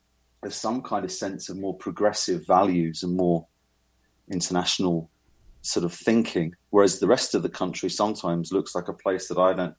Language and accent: English; East of England, United Kingdom; which is on the outskirts of London in the home counties in a county called Essex, which is more of a rural setting. Although where I grew up was in the suburbs.